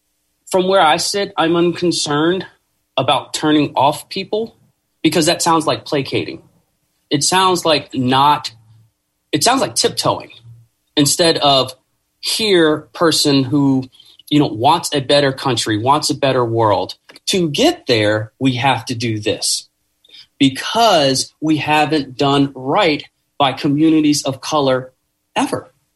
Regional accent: South Carolina, United States; now in Bay Area, United States; Well, for me, it struck a personal chord because I moved to the Bay Area from South Carolina.

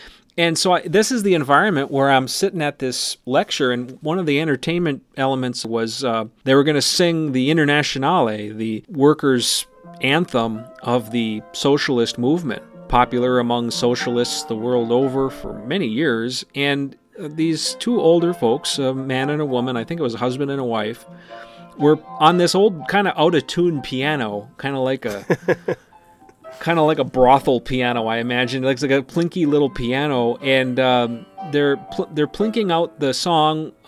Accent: Cherry, Minnesota, United States; You know, I'm from Cherry. Cherry is this little hayfield right outside of Hibbing.

